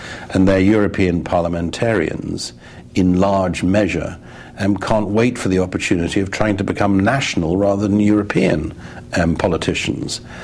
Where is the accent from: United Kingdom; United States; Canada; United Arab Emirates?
United Kingdom; As a British politician, I didn't fight every election with people saying to me